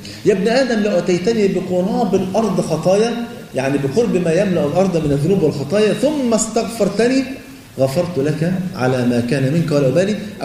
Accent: Egypt; مطرب من أشهر المطربين عندنا في مصر

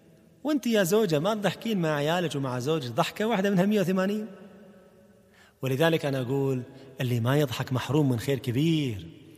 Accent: Kuwait; عندنا في الكويت

